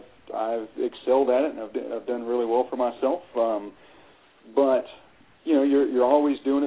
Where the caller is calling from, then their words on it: Loveland, Colorado, United States; Loveland, Colorado.